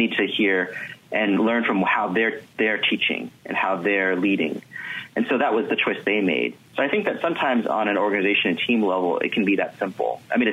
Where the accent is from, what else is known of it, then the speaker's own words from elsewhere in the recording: United States; You know, I've actually, even though I'm Chinese American, I've never been to China.